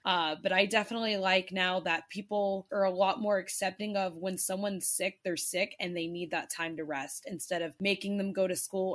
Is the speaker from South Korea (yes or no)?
yes; South Korea; When I grew up in South Korea, it was just community-wide.